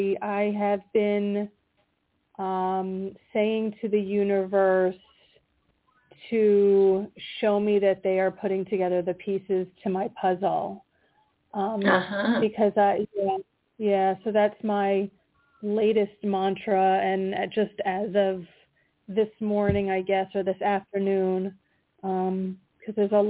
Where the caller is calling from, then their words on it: Pennsylvania, United States; from Pennsylvania.